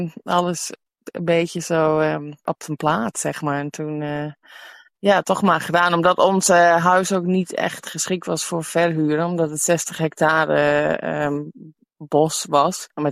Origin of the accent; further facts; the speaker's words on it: Netherlands; moved away as an adult; Want ik kom dus uit Nederland en mijn partner komt uit Ierland.